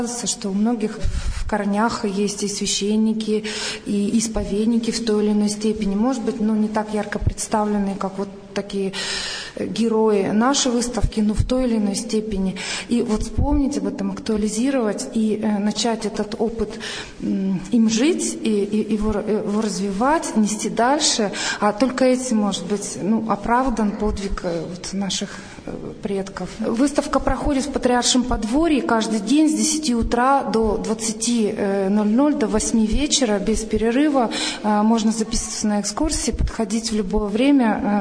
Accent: Yekaterinburg, Sverdlovsk Oblast, Russia; теперь вот, собственно, в родном городе выставляемся, в Екатеринбурге

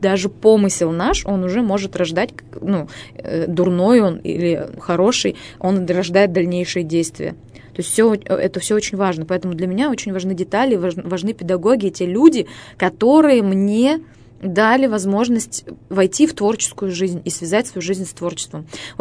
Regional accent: Chusovoy, Perm Krai, Russia; Жила я тогда на тот момент в городе Чусовой, я там родилась, Пермская область, мой родной город.

